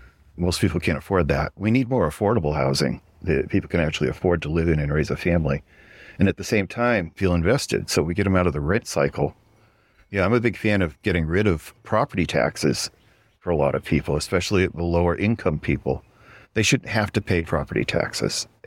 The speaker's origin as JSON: {"language": "English", "region": "New England", "country": "United States", "tie": "born or raised there", "also_born_or_lived": "the South", "said": "I spent most of my life in New England. I was born in the South, but my dad was in the Navy, so we moved back up to New England. I lived there most of my life."}